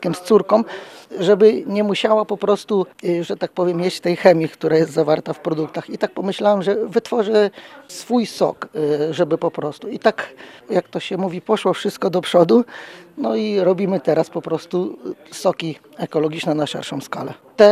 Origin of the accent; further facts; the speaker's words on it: Aleksandrów, Lublin Voivodeship, Poland; Pochodzę z województwa tutaj lubelskiego, powiat biłgorajski, dokładnie z gminy Aleksandrów.